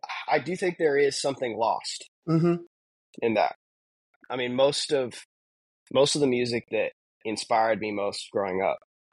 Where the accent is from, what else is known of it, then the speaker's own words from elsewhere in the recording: Missouri, United States; So I grew up in Missouri.